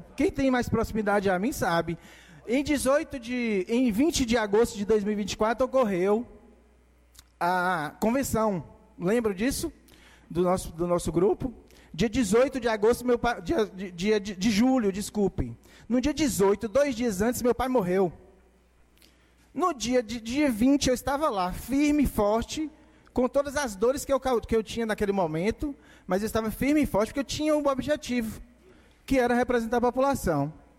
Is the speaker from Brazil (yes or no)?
yes; Vitória da Conquista, Bahia, Brazil; Thiago é de Conquista, eu sou de Conquista